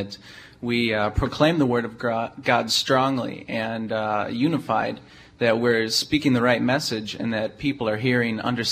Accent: Portage, Wisconsin, United States; Portage, Wisconsin. So my home church is St. John in Portage

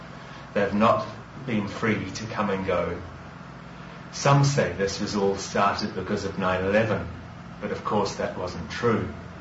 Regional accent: New Zealand; I'm from New Zealand. After I entered Islam

